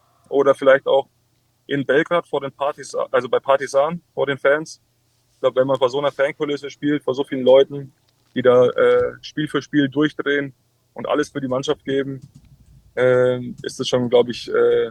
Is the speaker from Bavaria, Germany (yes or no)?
yes; Würzburg, Bavaria, Germany; born there; es war für mich als gebürtiger Würzburg immer eine Herzensangelegenheit, für Würzburg zu spielen.